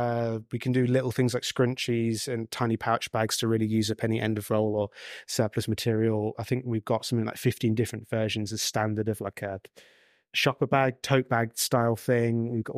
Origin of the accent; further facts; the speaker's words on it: Leicester, East Midlands, United Kingdom; So I grew up in Leicester.